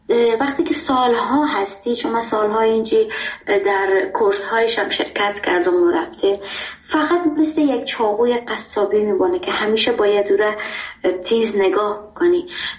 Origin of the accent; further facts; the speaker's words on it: Iran; moved away as an adult; also born or lived in Afghanistan; من تا زمانی که بچه بودم در ایران متولد شدم، یعنی بزرگ شدم تقریبا طوری بگویم، و تا صنف 12 اونجا با درس خواندم